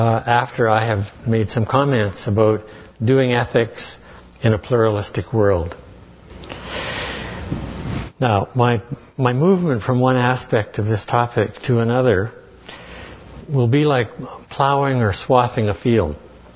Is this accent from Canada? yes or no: yes; Duhamel, Alberta, Canada; what it was actually like growing up in Duhamel and going to school in New Norway.